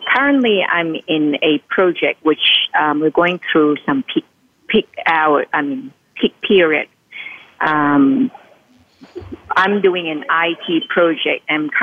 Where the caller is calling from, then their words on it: Sydney, New South Wales, Australia; I'm calling from Sydney, Australia.